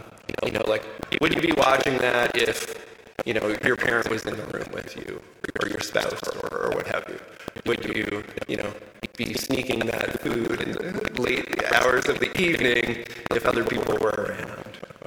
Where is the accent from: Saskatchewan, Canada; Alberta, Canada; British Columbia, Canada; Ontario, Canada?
Ontario, Canada; Kitchener; We're from Kitchener, so it's a bit of a jaunt coming up this way.